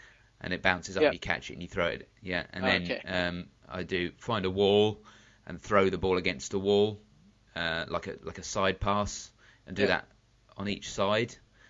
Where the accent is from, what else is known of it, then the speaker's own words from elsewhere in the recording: England, United Kingdom; The one thing about the Ashes, as an Englishman